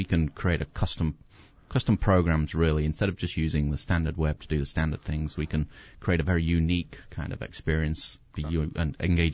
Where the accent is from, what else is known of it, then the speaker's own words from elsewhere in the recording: London, United Kingdom; now in Oshkosh, United States; No, I'm not. I'm from London.